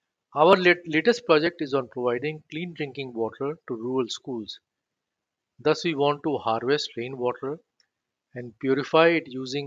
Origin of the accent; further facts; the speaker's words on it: Lucknow, Uttar Pradesh, India; Number two, I come from Lucknow. I was born and raised there and was always troubled by the plight of poor rickshaw pullers.